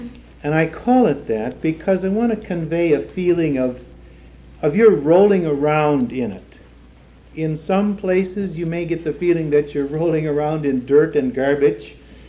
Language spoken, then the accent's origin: English; Cleveland, Ohio, United States; I'm from Cleveland, Ohio, and I don't want any dirty cracks about what a terrible place Cleveland, Ohio is. It is the place of my birth